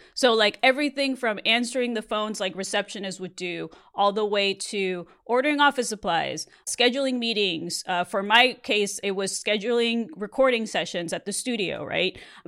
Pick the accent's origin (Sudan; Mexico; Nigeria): Mexico; now in Los Angeles, United States; I grew up in Mexico. I saw a bunch of chauvinism and crazy stuff as to how women were treated down there.